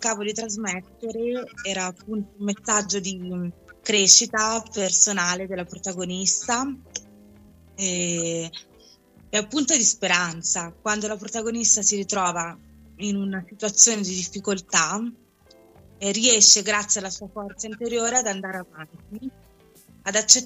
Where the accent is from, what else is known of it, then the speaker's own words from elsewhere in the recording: Cernusco, Lombardy, Italy; now in Giaveno, Italy; Sono nata a Cernusco, in un paese in provincia di Milano, e dove ho vissuto fino a praticamente qualche mese fa, diciamo, e poi per amore mi sono trasferita a Giaveno, in provincia di Torino.